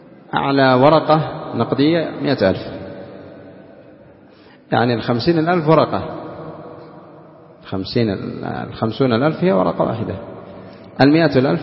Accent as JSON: {"language": "Arabic", "country": "Yemen", "said": "هذه التي هي منتشرة عندنا في اليمن"}